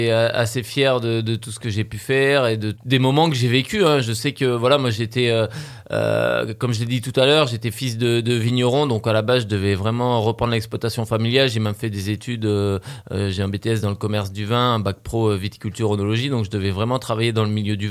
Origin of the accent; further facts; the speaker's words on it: Monbazillac, Nouvelle-Aquitaine, France; je suis bergeracois. J'ai grandi à Montbazillac, sur le coteau, fils de vigneron.